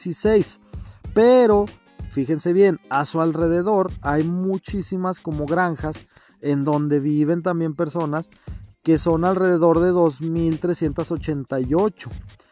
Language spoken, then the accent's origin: Spanish; Mexico; now in Dauphin, Canada; Aquí somos 11 mexicanos nada más, alrededor de 11 mil personas que existen, nada más hay 11 mexicanos.